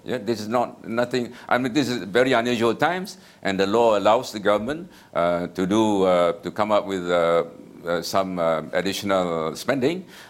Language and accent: English; Kelantan, Malaysia; including my home state of Kelantan